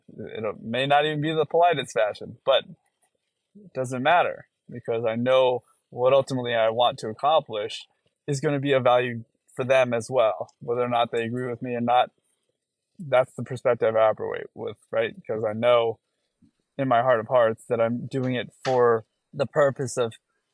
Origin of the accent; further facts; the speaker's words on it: Nevada, United States; the deadline for the first state, which happened to be my home state, Nevada, to get onto the ballot.